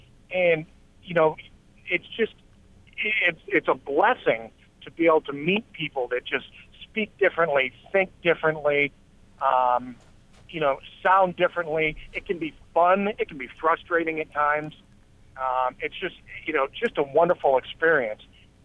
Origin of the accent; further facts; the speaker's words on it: Canandaigua, New York, United States; accent: Rochester; I grew up in Canandaigua, so I speak like a Rochesterian primarily. But I also spent 20 years in the military